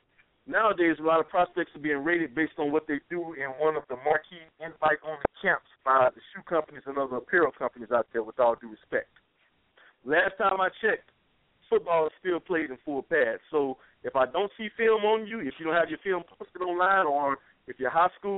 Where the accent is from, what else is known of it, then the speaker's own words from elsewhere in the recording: Texas, United States; also born or lived in Southeast US; I'm originally from the Southeast, but, you know, partially raised in Central Texas